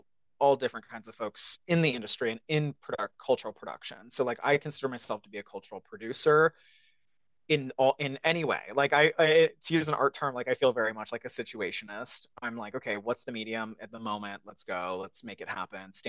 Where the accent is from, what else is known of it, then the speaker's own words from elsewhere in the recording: Salt Lake City, Utah, United States; I'm from Salt Lake City, Utah.